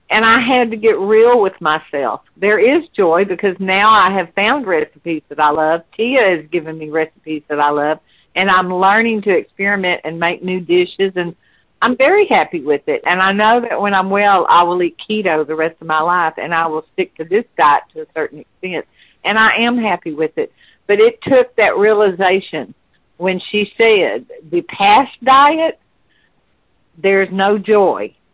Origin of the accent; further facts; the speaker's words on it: the South, United States; the diet was very hard for me, because I'm from the South.